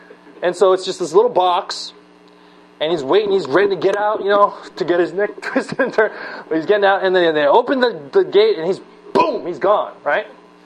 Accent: Los Angeles, California, United States; I'm from Los Angeles. I'm not a cowboy.

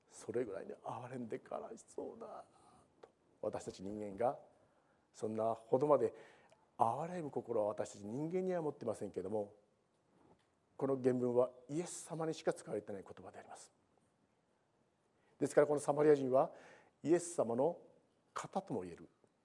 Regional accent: Niigata, Japan; 新潟で生まれ育ったですけれども、

